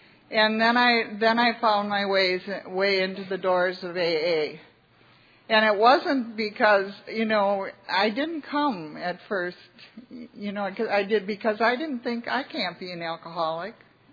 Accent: Hartford, Wisconsin, United States; I'm an alcoholic. I'm from Hartford, Wisconsin.

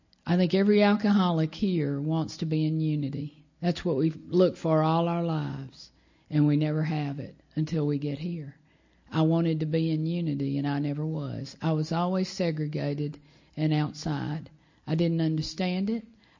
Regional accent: Alabama, United States; So I was growing up in Alabama as I was speaking

